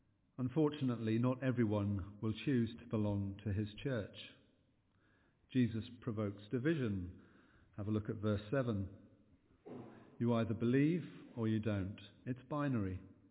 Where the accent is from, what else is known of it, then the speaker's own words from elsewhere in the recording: Ireland; I grew up in the Republic of Ireland after my parents moved there when I was 6.